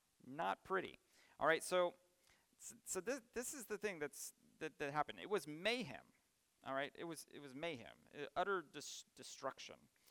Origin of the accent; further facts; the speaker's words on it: Texas, United States; I'm from Texas. Try saying Waxahachie when you see it.